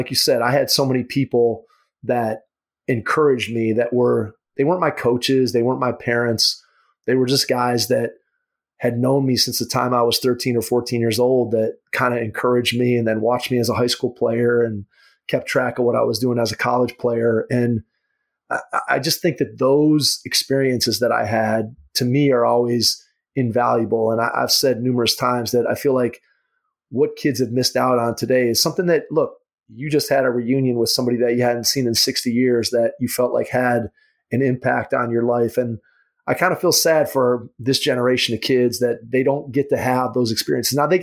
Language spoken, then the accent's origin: English; Strongsville, Ohio, United States; I grew up in Strongsville, Ohio.